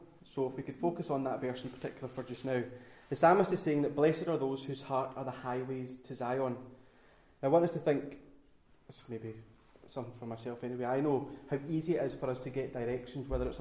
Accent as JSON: {"language": "English", "town": "Glasgow", "region": "Scotland", "country": "United Kingdom", "tie": "born or raised there", "said": "I was born and brought up in Glasgow, and would have had no problem getting myself around the city"}